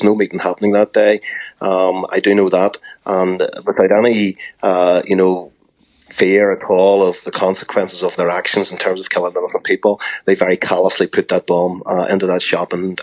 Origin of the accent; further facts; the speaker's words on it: Northern Ireland, United Kingdom; one of the big sadnesses about growing up in Northern Ireland is that when you grew up